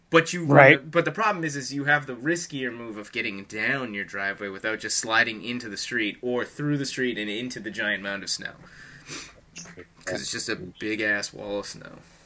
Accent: Boston, Massachusetts, United States; the I'm from Boston. Am I biased?

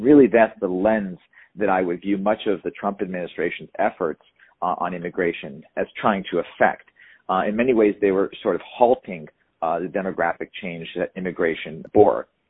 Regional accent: Los Angeles, California, United States; Yeah, I actually don't live in California anymore. I grew up in California. I'm a Los Angeles by Angeleno by native, by nativity.

